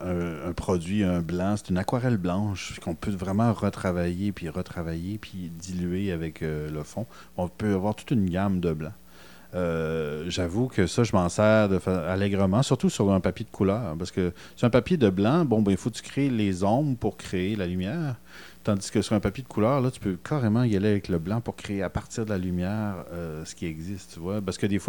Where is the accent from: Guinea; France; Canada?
Canada; Quebec; Je suis conscient que je viens de l'Outaouais, mais j'adore le Québec maritime.